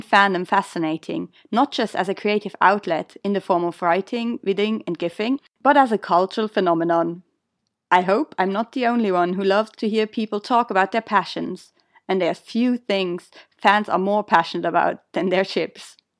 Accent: Switzerland; first language Swiss German; English is a second language; My native language is Swiss German, in case you were wondering

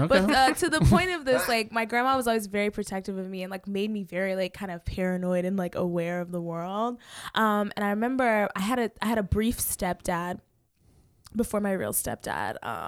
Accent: Kemp, Texas, United States; So all like kind of North Texas, but like outside in the southern town called Kemp. which is super duper small.

